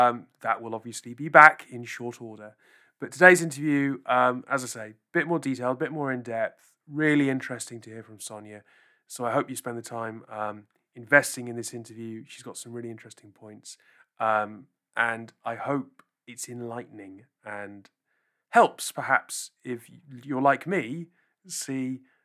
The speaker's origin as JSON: {"language": "English", "country": "United Kingdom", "said": "There's not some pronunciation that me being British and kind of overlooking."}